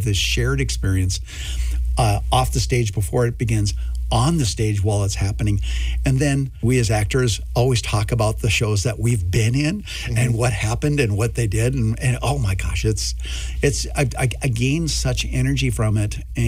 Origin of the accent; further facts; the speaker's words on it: Bagley, United States; And so I'm going to talk about what it's like growing up in Bagley, this small little town.